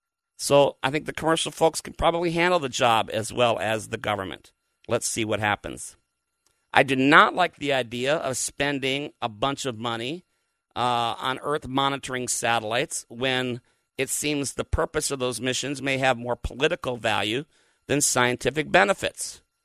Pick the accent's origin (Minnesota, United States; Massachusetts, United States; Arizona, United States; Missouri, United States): Minnesota, United States; ours is not a culture now where I can keep my front door unlocked as I did growing up in Minnesota.